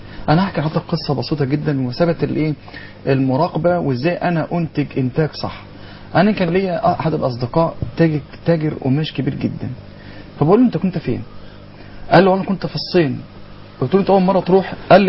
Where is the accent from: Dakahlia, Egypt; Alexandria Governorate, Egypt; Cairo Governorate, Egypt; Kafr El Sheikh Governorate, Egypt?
Dakahlia, Egypt; Sandoub; النهارده عندنا احنا في قريتنا احنا حته اسمها سندوب